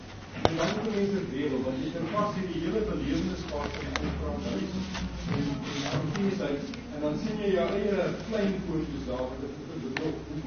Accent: Pretoria, Gauteng, South Africa; Ek kom van Pretoria af.

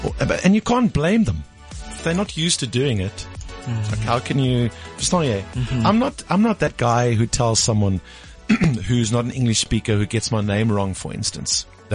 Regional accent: Port Elizabeth, Eastern Cape, South Africa; I'm from Port Elizabeth. I grew up there.

